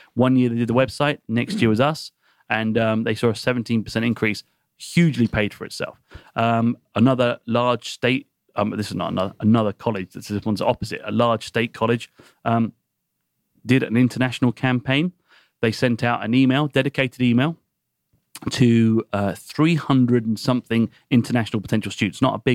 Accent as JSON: {"language": "English", "country": "United Kingdom", "lives_now": "Atlanta, United States", "said": "went back to the UK, which... despite my accent, I'm not from South Georgia. And I went back to the UK"}